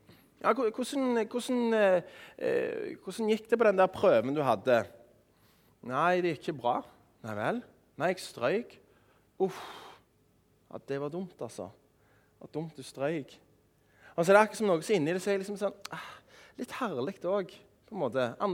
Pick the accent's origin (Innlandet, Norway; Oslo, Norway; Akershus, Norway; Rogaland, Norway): Rogaland, Norway; Sola; der jeg kommer fra i Sola kommune